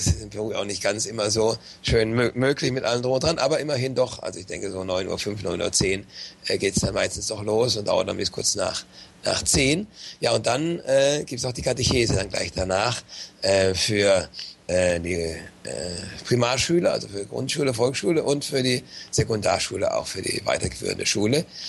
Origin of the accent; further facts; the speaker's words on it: Germany; moved away; ich bin ja aus Deutschland, stamme aus Deutschland, Diözese Mainz